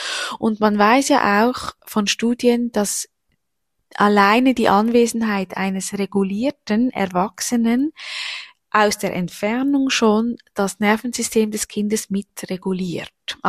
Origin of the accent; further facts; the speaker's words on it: Switzerland; bei uns in der Schweiz sagt man Türen schlätzen